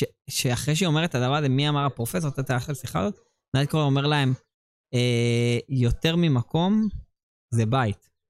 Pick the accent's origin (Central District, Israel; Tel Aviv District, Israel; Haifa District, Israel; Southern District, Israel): Tel Aviv District, Israel; Bat Yam; כשאני הייתי קטן, אז... הייתי הולך לארקייד בקיון בת ים